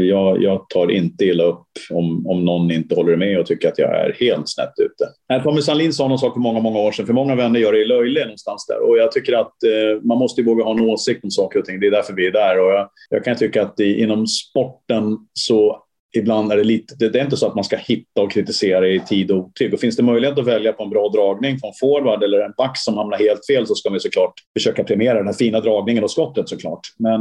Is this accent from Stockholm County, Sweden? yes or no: no; Gävle, Gävleborg County, Sweden; Nej, men jag håller inte på något lag. Jag är från Gävle